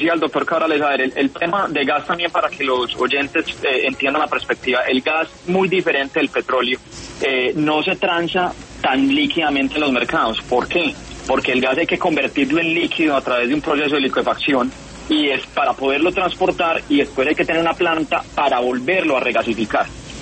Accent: Colombia; hay que también pensar como colombianos

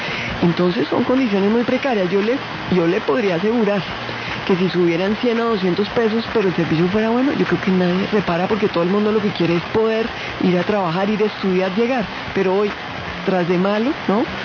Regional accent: Bogotá, Colombia; pues soy bogotana de nacimiento, de corazón, llevo viviendo toda mi vida, salvo 6 años desafortunados que estuve en la selva

